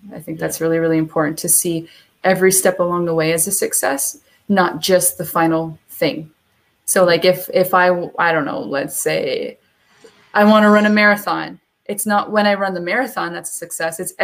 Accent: Brights Grove, Ontario, Canada; born there; So I'm from Canada. I was born in Brightsgrove, Ontario, which is a small little gem.

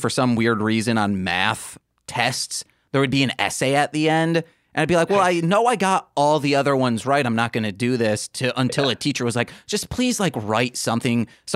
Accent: Muskegon, Michigan, United States; now in Chicago, United States; Yeah, we're currently in Chicago. We've been here for 6 years. We grew up in Muskegon, Michigan.

